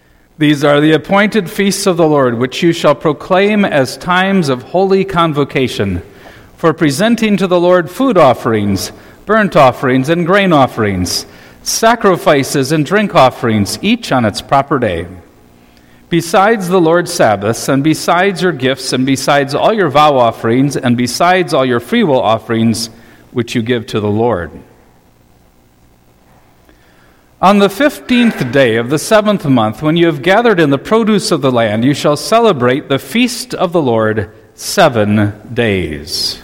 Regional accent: Edgerton, Minnesota, United States; I have so many fond memories as a boy growing up in Edgerton, Minnesota.

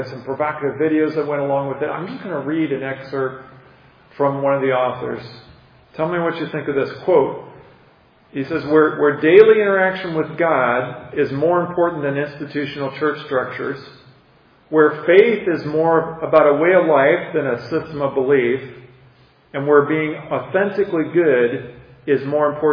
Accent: United States; I grew up on the Mississippi River. I heard that.

